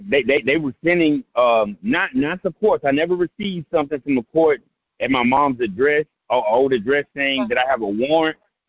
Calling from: Houston, Texas, United States; My state is Texas. I'm from Houston.

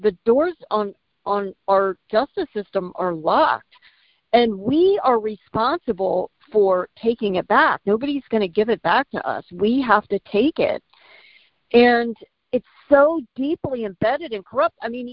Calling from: California, United States; I'm from California

